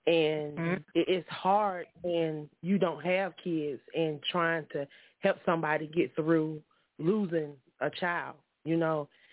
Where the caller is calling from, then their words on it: Union City, United States; I'm calling from Union City tonight.